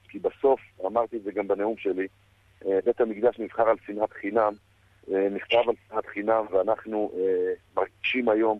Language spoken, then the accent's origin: Hebrew; Safed, Northern District, Israel; אני הגעתי מהפריפריה, משכונת מצוקה בצפת